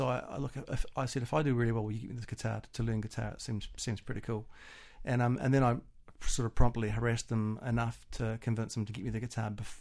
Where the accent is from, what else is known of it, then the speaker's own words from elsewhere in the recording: Napier, Hawke's Bay, New Zealand; I started off busking on the main streets in my hometown, Napier on the East Coast